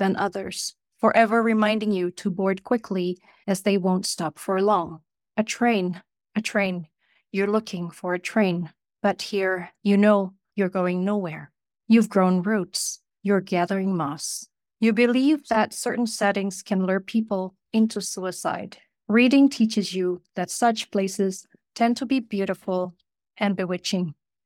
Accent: Indonesia; I grew up in Indonesia, then I received a scholarship to study in the US. I was a PhD student in New York.

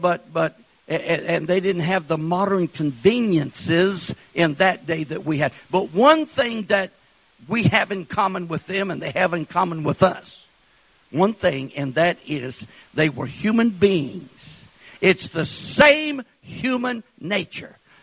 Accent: Texas, United States; one time when I was born and raised in West Texas in my formative years. We lived way out in the country.

